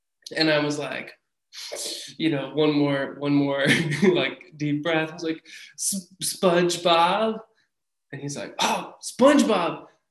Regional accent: Cedar Rapids, Iowa, United States; Yeah, so I grew up in Iowa, in Cedar Rapids, Iowa.

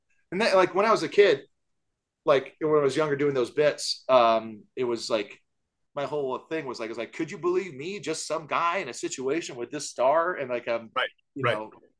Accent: Kailua, Hawaii, United States; oh yeah, no, I live in the, I was like, oh, I grew up in Kailua, it's right.

